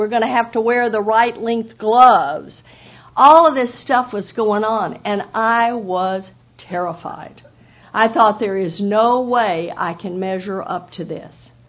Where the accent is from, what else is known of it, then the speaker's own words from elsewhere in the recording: Texas, United States; you know, I'm a Texan, so in Texas, maybe in Florida you do too, in Texas we puff up.